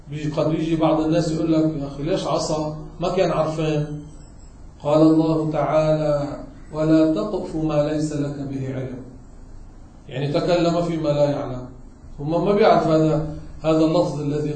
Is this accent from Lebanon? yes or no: yes; Beirut, Beirut Governorate, Lebanon; كثير من العوام عندنا ببيروت بيقولوا اللهم صل على النبي، اللهم صل على روح النبي.